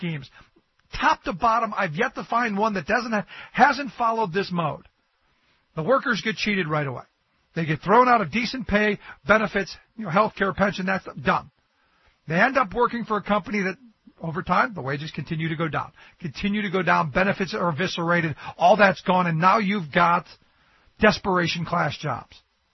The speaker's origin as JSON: {"language": "English", "town": "Cleveland", "region": "Ohio", "country": "United States", "tie": "born or raised there", "said": "like where I grew up in Cleveland."}